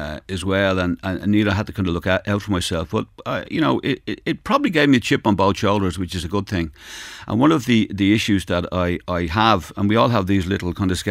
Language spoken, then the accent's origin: English; Cabra, County Dublin, Ireland; Well, I grew up in Cabra